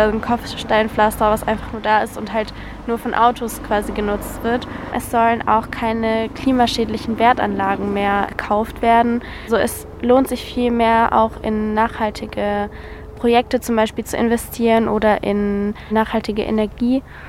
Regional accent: Fürth, Bavaria, Germany; Ich komme eigentlich aus Fürth, aber ich übernachte auch teilweise mehrere Tage hier

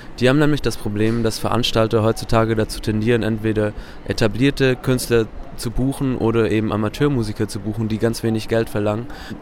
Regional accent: Hamburg, Germany; Ich bin aus Hamburg und habe Musikmanagement dort studiert an der Macromedia University.

